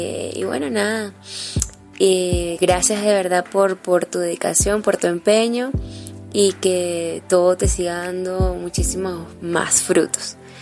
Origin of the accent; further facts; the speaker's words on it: Venezuela; now in Quito, Ecuador; venezolana, pero que actualmente resido en Quito, Ecuador.